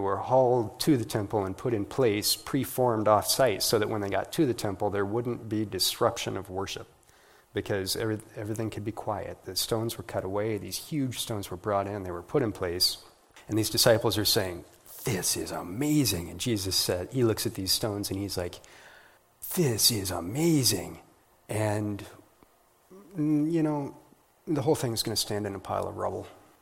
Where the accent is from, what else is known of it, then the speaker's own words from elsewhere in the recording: Kansas, United States; I'm from Kansas. We don't have buildings taller than three floors, right?